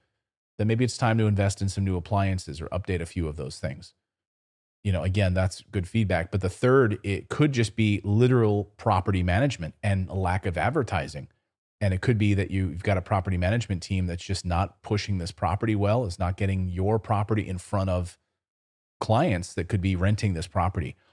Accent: New Jersey, United States; born there; I lived in New Jersey. I was born in New Jersey.

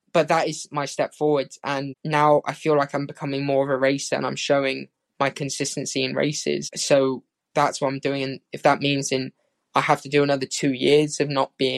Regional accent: United Kingdom; maybe as British athletes, we do put a lot of pressure on ourselves

